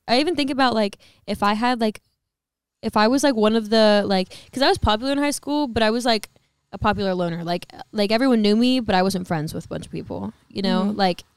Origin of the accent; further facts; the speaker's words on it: the South, United States; because I'm from the South, so like, no, I don't love country.